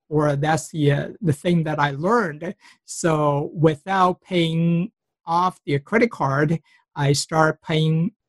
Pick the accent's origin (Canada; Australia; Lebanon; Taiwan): Taiwan; now in United States; I came from Taiwan, and that time I still remember we were very, very poor.